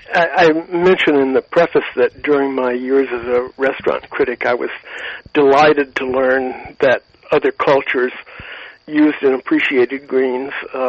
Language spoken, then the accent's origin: English; Monroe, Louisiana, United States; the collard green marmalade from a chef in Monroe, Louisiana, my hometown.